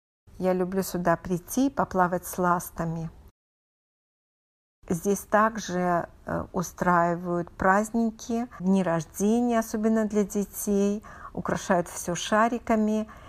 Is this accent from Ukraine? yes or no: no; Belarus; now in United States; так как я из Белоруссии, я люблю все-таки шторы.